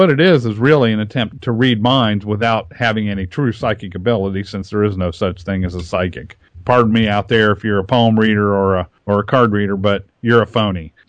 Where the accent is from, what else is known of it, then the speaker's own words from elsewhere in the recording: Kansas, United States; born there; no, I was born in Kansas, folks. You know, my name may be German, but my family hasn't been in Germany for about 5 or 6 generations